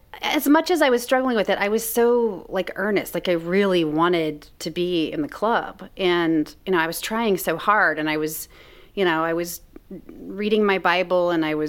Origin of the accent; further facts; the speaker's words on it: Kansas City, Missouri, United States; So I grew up in Kansas City, Missouri. But if you've ever been to Kansas City, it's like there's a Kansas side and a Missouri side.